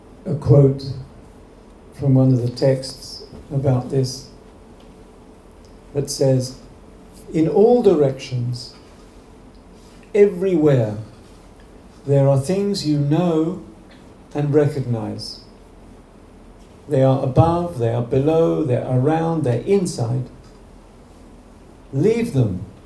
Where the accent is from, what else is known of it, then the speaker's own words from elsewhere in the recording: England, United Kingdom; being very English in my bones, I'm really interested in what's going on there.